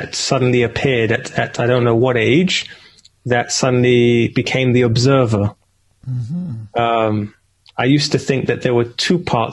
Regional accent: United Kingdom; now in Israel; Well, I am living in Israel, but I'm not American. I'm British.

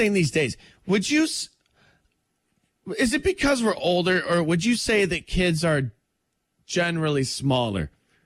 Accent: Michigan, United States; Trust me, we're from Michigan. Every team around us is rough.

